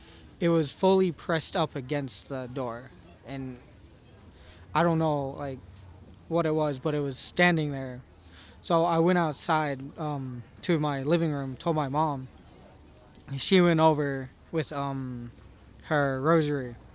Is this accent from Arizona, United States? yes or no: yes; Bisbee, Arizona, United States; now in Tucson, United States; I'm from Bisbee, Arizona, currently living in Tucson.